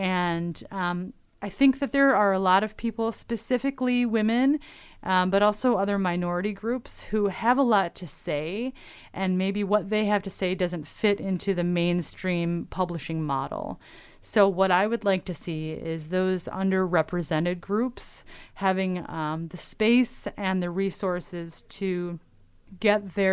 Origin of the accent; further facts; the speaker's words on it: Beulah, Michigan, United States; started a printing press in my hometown, Beulah, Michigan, almost 100 years ago.